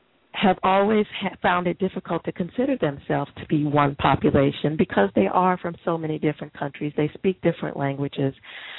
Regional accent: United States; my God, actually, I am an American. I never felt like it, you know

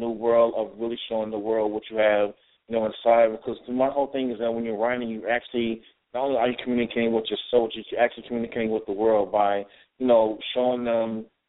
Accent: New York City, New York, United States; born there; Well, I was born in New York City on February the 10th, 1976

